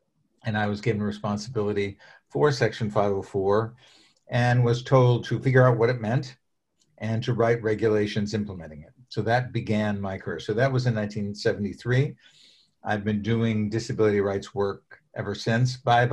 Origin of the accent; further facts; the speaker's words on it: Connecticut, United States; I grew up in Connecticut, went to undergraduate school there at a place called Trinity College